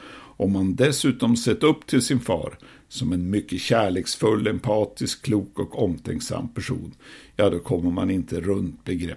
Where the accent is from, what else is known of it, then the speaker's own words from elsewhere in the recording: Piteå, Norrbotten County, Sweden; Bara genom att vara född och uppvuxen i Pite har man alltså behövt fundera lite på vad religion är och betyder. Om man sen haft en far som var ordförande i stadens stora missionsförening tillhörande EFS, Evangeliska Fosterlandsstiftelsen